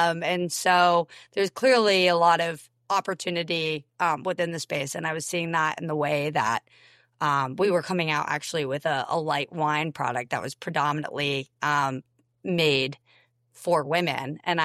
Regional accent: Rutland, Vermont, United States; also born or lived in New York City; So I'm from Vermont, town called Rutland. And when I went to college, I was really ready to just get out of like rural Vermont and wanted something completely different.

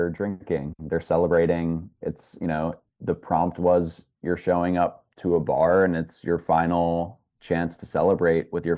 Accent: New York City, New York, United States; I had a lot of friends as a New Yorker who went to NYU

